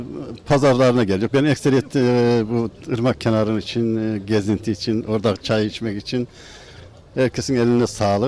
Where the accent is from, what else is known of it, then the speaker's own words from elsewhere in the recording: Avanos, Nevşehir, Turkey; hele Avanos'umuz için. Ben her akşam buraya gelir bu ırmak kenarında gezerim.